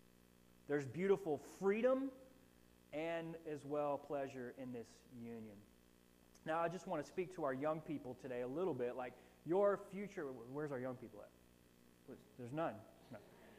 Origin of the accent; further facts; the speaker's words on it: Florida, United States; And look, I'm born and raised in Florida, so I'm like, I do like every other person in Florida